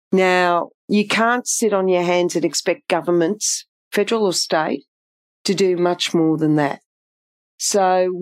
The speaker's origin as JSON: {"language": "English", "town": "Melbourne", "region": "Victoria", "country": "Australia", "tie": "born or raised there", "said": "because I grew up in Melbourne. I went to uni in Melbourne."}